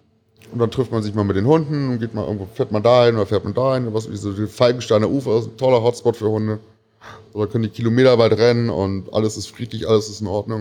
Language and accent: German; Braunschweig, Lower Saxony, Germany; born there; ich bin ein gebürtiger Braunschweiger, habe aber in der Stadt sehr wenig gelebt und bin seit 15 Jahren, ich bin eine Woche nach meinem 18. Geburtstag bin ich zu Hause ausgezogen